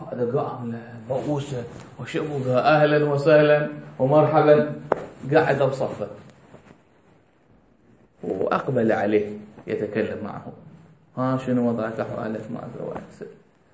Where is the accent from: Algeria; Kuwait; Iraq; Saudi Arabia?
Iraq; حرس الجمهوري عندنا بالعراق